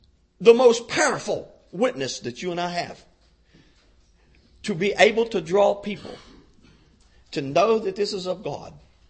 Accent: West Virginia, United States; you're Jumbo. There has to be a division here. We'll make one here. I'm from West Virginia and you're from Oklahoma.

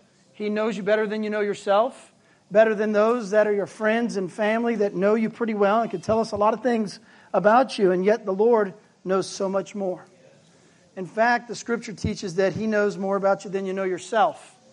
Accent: Pacific Northwest, United States; I hail from the Pacific Northwest in the Lacamas Church of God congregation.

